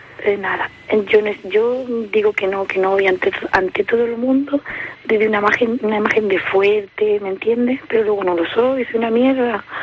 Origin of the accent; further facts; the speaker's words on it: Córdoba, Andalusia, Spain; now in Barcelona, Spain; Yo soy cordobesa. No sé si me habrán notado en el acento, pero no soy de aquí.